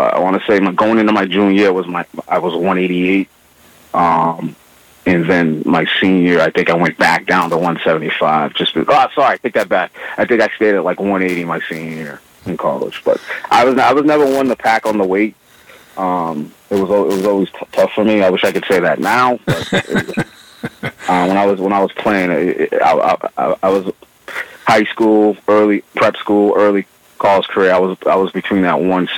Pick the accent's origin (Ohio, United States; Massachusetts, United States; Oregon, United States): Massachusetts, United States; Lynn; Always played it, you know, in Lynn, growing up in Lynn, always played it.